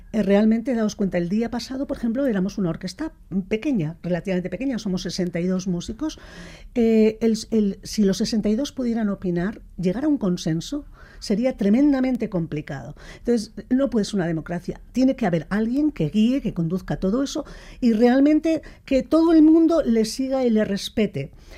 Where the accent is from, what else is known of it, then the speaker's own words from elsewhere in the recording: Bilbao, Basque Country, Spain; Yo soy de Bilbao, del mismo Bilbao, del centro de Atxuri, sí. De toda la vida.